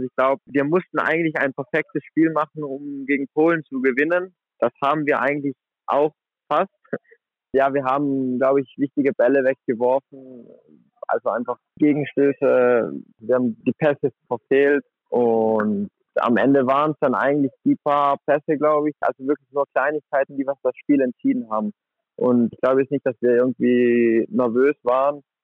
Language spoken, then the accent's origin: German; Merano, Trentino-Alto Adige, Italy; also born or lived in Flensburg, Germany; in meiner Heimatstadt in Meran.